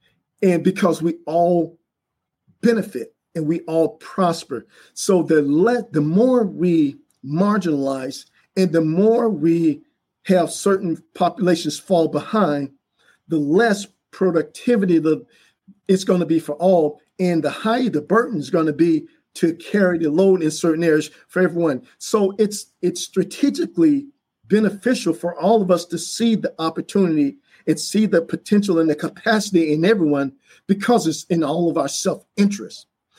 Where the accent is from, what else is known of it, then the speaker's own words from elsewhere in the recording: Florida, United States; born there; they were first to integrate schools where I was born in Florida.